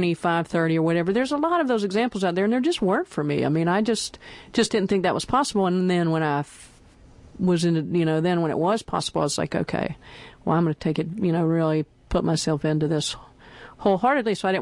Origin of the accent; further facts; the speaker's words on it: Chattanooga, Tennessee, United States; also born or lived in Nashville / Chicago; But so I grew up in Chattanooga and went to college there and then came to Nashville for a couple years.